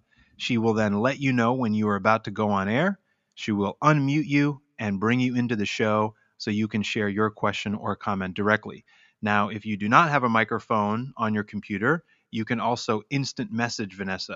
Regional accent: United States; in my experience growing up in America, that we are taught how to debate and argue

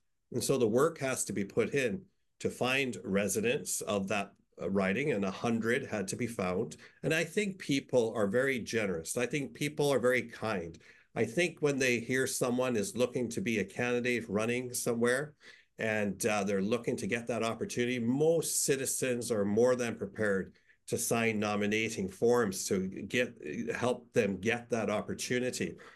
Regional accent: British Columbia, Canada; the province of British Columbia, where we as British Columbians had a chance to vote on a couple of occasions

